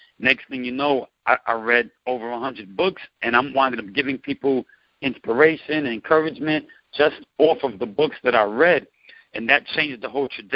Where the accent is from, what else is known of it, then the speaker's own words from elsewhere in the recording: New York, United States; You know, I'm a New Yorker by nature, so me doing anything outside of the norm was just unheard of for me.